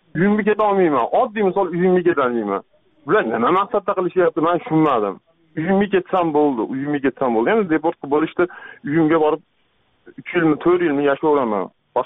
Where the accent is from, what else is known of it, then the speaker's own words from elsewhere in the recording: Margilan, Fergana Region, Uzbekistan; Marg'ilondanman.